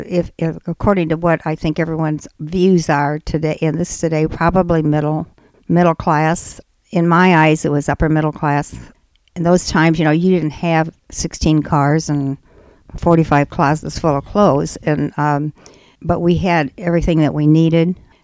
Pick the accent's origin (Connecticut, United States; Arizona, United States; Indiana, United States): Indiana, United States; South Bend; I am from South Bend.